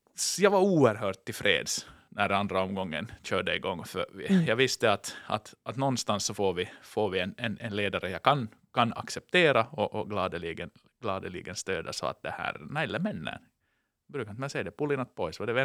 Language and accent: Swedish; Finland; för min egen del, så tycker jag liksom att det är någonting ändå att liksom som finlandssvensk att finna glädje i här